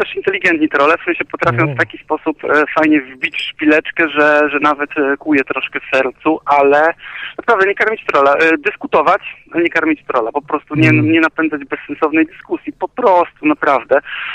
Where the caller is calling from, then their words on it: Wrocław, Lower Silesian Voivodeship, Poland; ja ze Wrocław się kłania.